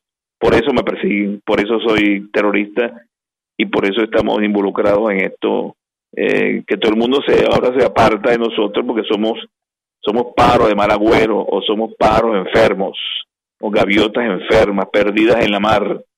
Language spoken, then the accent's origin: Spanish; Venezuela; now in United States; me siento seguro aquí en Estados Unidos, me siento rodeado de latinos, venezolanos, aunque no son mis amigos todos, pero me siento en mi tierra, como si estuviera en mi tierra.